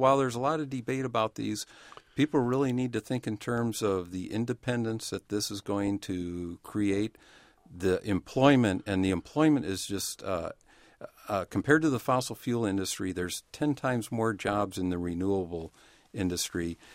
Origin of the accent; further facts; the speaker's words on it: Detroit, Michigan, United States; this was built in Detroit, and I'm a Detroit native. I was born in Detroit, so that tends to also feed into wanting a car manufactured there.